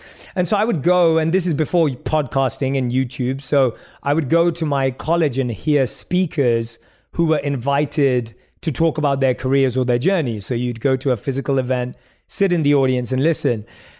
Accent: London, United Kingdom; I was born and raised in London, so lived a very normal life.

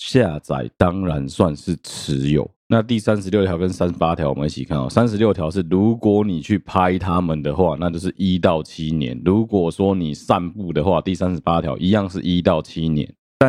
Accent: Taipei, Taiwan; now in Taichung, Taiwan; 我们这一些长期在台北生活长大的小朋友们

